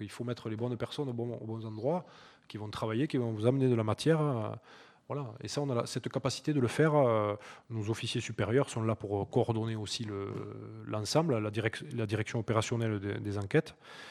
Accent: Occitanie, France; Oui, moi je suis originaire des Pyrénées, du Comminges, donc j'ai toujours fait de la montagne.

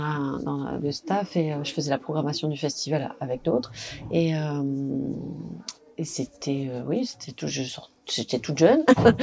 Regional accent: South-West, France; dans ma région d'origine un peu, parce que bon, étant du sud-ouest, j'étais quand même souvent dans les Pyrénées.

